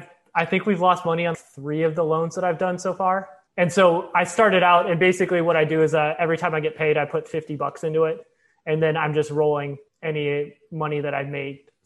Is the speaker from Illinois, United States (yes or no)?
yes; Illinois, United States; I grew up in Illinois, so I'm from the Midwest.